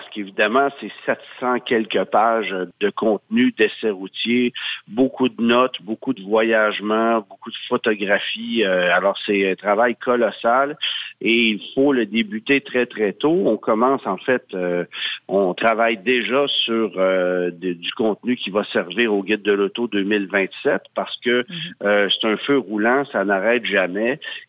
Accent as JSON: {"language": "French", "region": "Quebec", "country": "Canada", "said": "qu'est-ce qu'on a fabriqué comme voiture chez nous au Québec."}